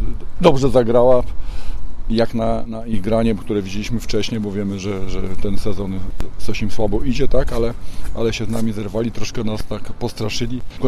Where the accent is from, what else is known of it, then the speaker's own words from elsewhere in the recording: Warsaw, Masovian Voivodeship, Poland; Ja wstydzę się, jestem z Warszawy